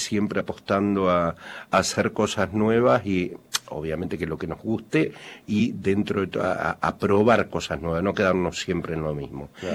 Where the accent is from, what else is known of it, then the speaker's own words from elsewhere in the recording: Quemú Quemú, La Pampa, Argentina; el resto somos de Quemú.